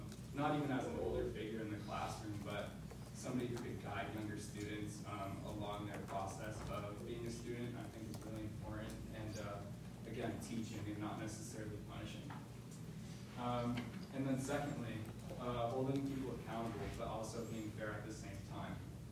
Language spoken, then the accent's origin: English; Las Vegas, Nevada, United States; Like I said, born and raised in Vegas